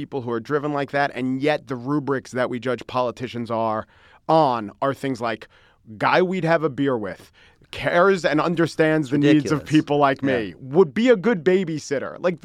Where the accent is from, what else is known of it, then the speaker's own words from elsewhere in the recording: New York, United States; I grew up in Long Island. I want that bridge.